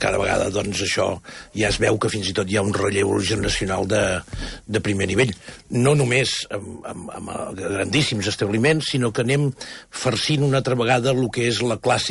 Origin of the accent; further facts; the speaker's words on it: Catalonia, Spain; sabeu que sóc del Vallès jo, eh?